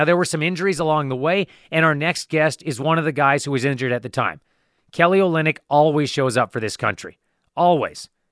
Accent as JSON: {"language": "English", "town": "Kamloops", "region": "British Columbia", "country": "Canada", "tie": "born or raised there", "said": "growing up in Kamloops, BC, that a guy from my hometown would find a way to play in the best basketball league on the planet"}